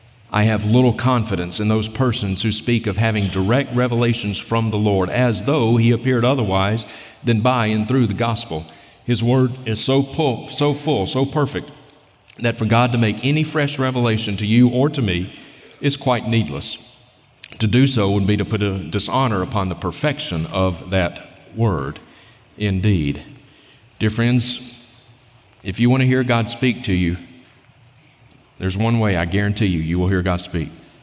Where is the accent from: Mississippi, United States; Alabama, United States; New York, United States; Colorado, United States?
Mississippi, United States; now in Montana, United States; I grew up in Mississippi, and one of my good childhood friends is a man named Chad.